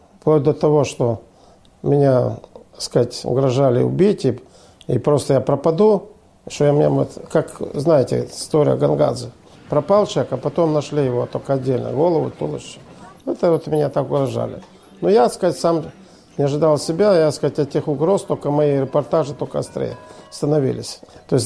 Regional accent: Tiraspol, Transnistria, Moldova; Я родом из Тирасполя. Там родился, прожил большую часть жизни и учился там.

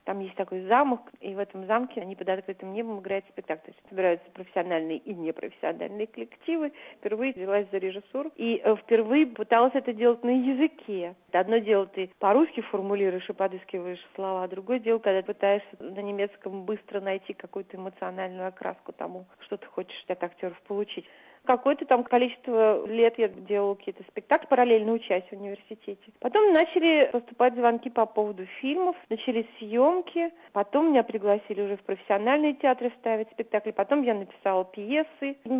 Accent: Moscow, Russia; Я москвичка, у моей дедушки, бабушки, прадедушки все родились в Москве.

